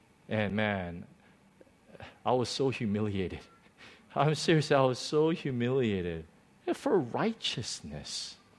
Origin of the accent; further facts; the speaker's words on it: United States; You know, I'm an American, so I'm much more American than I am Korean, even though I look more Korean than American.